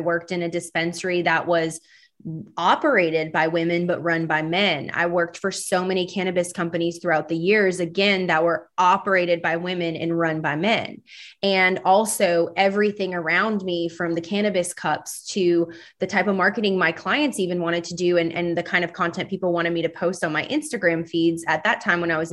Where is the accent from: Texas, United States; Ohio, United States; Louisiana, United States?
Louisiana, United States; I grew up in a small town.